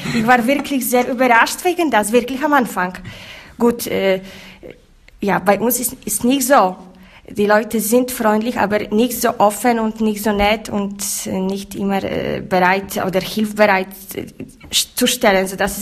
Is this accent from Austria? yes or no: no; Poland; German is a second language; now in Switzerland; ich komme aus Polen, dort sind so viele Leute, die sind katholisch, ja, fast 100%